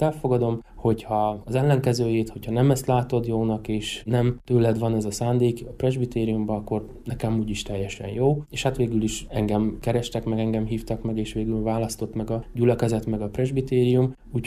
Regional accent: Zakarpattia Oblast, Ukraine; Kárpátaljáról származom, és én a teológia elvégzése után is Kárpátaljára mentem haza

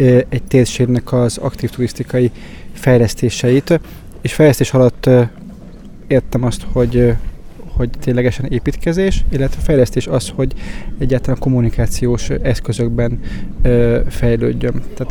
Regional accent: Győr, Győr-Moson-Sopron, Hungary; Én Győri vagyok, onnan származom, és nem ismertem ezt a vidéket

